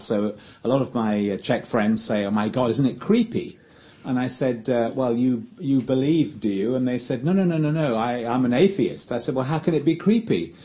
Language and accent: English; England, United Kingdom; certainly being English, for example